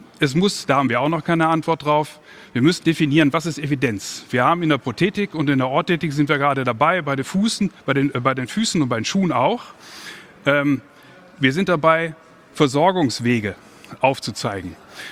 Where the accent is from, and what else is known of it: Kassel, Hesse, Germany